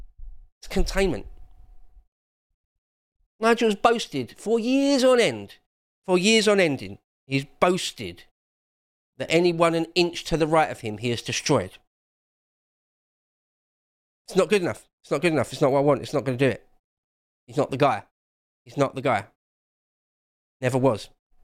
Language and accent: English; England, United Kingdom; perhaps because I'm English